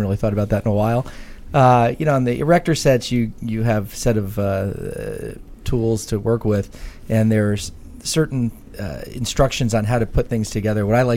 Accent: Washington, District of Columbia, United States; I grew up on Capitol Hill, so native Washingtonian.

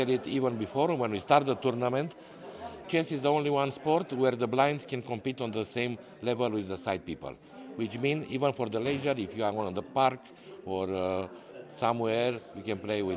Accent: Romania; I come from Romania.

